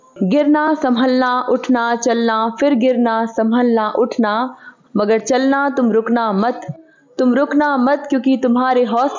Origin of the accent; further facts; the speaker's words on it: Uttar Pradesh, India; now in Sipat, India; और मैं बेसिकली उत्तर प्रदेश से हूँ, मगर यहाँ पर हम लोग ही कार्य क्षेत्र है एनटीपीसी में, तो हम लोग यही सीपत में रहते हैं।